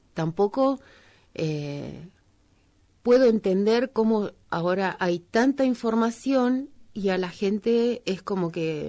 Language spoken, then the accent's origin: Spanish; Bariloche, Río Negro, Argentina; Yo me crié en Bariloche esperando la fiesta de la nieve, el cumpleaños de Bariloche